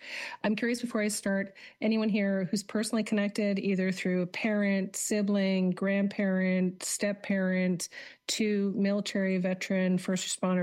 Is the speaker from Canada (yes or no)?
yes; Canada; Why does it matter to me as a Canadian?